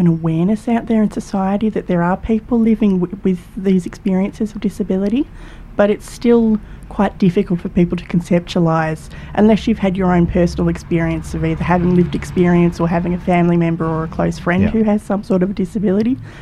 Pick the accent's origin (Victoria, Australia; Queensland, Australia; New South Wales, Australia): Victoria, Australia; Belgrave; I grew up near Belgrave, so Southern Yarra Ranges, and I've worked and lived throughout the eastern suburbs for all of my life.